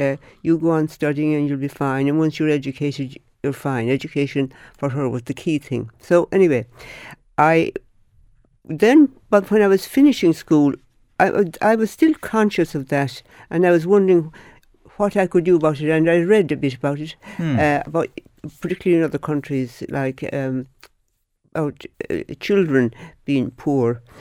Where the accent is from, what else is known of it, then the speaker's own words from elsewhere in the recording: Lispole, Munster, Ireland; Well, I come from West Kerry. I come from Lispole near Dingle.